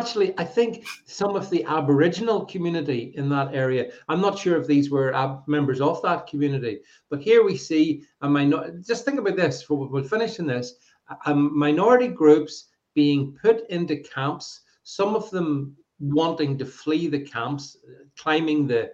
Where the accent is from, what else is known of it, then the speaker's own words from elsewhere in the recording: United Kingdom; it's shocking to me as a British